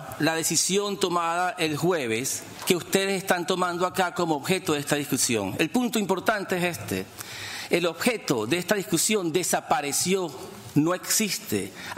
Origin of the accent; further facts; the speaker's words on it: Venezuela; a que decidamos nuestros asuntos nosotros los venezolanos